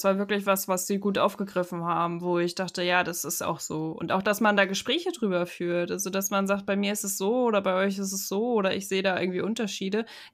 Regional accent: Germany; weil das immer ein Gedanke von mir als Deutscher im Ausland ist. Also, dass ich immer denke, ja, da guckt mich vielleicht jemand schief an, wenn die merken, dass ich aus Deutschland komme.

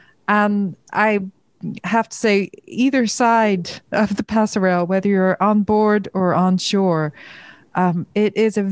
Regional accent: Ireland; and I say this being an Irish person

